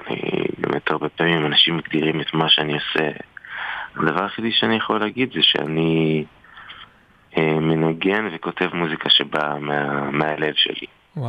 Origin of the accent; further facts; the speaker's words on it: Jaffa, Tel Aviv District, Israel; אז אני נולדתי בתל אביב, גדלתי ביפו. אני נולדתי למשפחה מוזיקאית, אבא שלי הוא מוזיקאי, הדודים שלי מוזיקאים, אח שלי גדל אז מוזיקאי כמוני, ככה גם כמה בני דודים שלי.